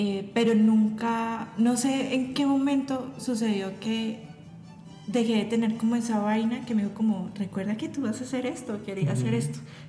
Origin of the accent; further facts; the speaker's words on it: Bucaramanga, Santander, Colombia; Yo vivía, pues soy santandereana, soy bumanguesa, vivía en Bucaramanga. Entonces, pues Bucaramanga es una ciudad chiqui.